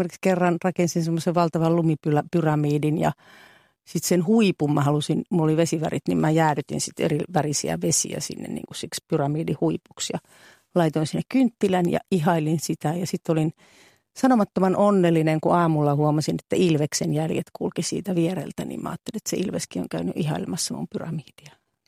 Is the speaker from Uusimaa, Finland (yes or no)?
no; Joensuu, North Karelia, Finland; mä oon kasvanut Joensuussa ja siellä oli kaupunkimetsiä silloin vielä hirveän hienoja kaupunkimetsiä lähellä niitä paikkoja, missä mä asuin parissakin eri paikassa.